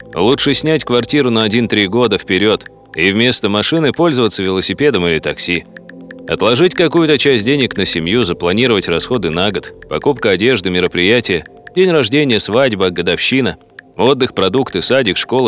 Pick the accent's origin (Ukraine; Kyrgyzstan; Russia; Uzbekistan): Kyrgyzstan; Bishkek; Начал бы с Бишкека. Это мой родной город.